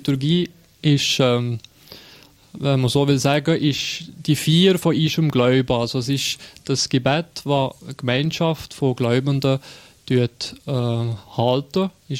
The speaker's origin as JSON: {"language": "German", "town": "Sion", "region": "Valais", "country": "Switzerland", "tie": "born or raised there", "lives_now": "Fribourg, Switzerland", "said": "Ja, also ich bin schon Walliser, ja. Ich bin in Sitten aufgewachsen, habe das Brigg Kollegium gemacht. Nachher bin ich auf Freiburg gegangen, habe da Theologie studiert, 5 Jahre. Und dann bin ich auf Luzern, habe da Kirchenmusik gemacht, 3 Jahre lang."}